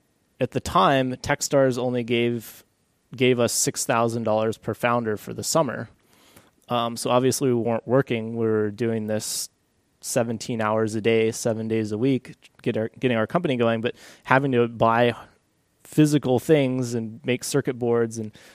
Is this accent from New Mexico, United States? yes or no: yes; New Mexico, United States; He was in Los Alamos, which I grew up in New Mexico. It was only a couple hours away.